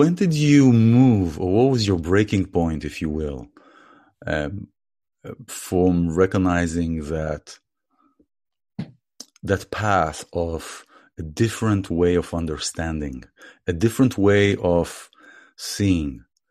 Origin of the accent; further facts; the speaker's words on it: Israel; I come from Israel.